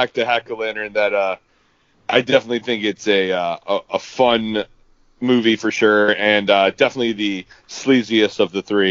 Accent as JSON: {"language": "English", "country": "United States", "said": "I'm an American, so I say LaCroix"}